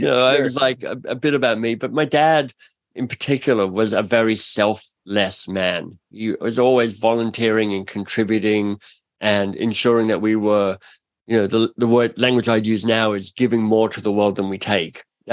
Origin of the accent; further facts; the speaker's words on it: Canberra, Australian Capital Territory, Australia; I grew up in Canberra, in Australia. So I'm Australian born. My dad's English. My mum's Australian. They moved to Canberra when it was a newish city.